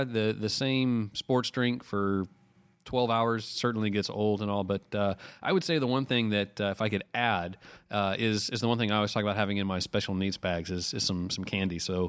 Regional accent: Texas, United States; And as a Texan, Coke refers to a lot of different things.

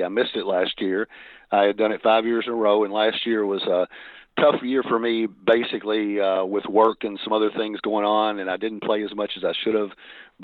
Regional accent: Kentucky, United States; I grew up in Southern Kentucky and went to Western Kentucky University, which is about 2 hours from Lexington.

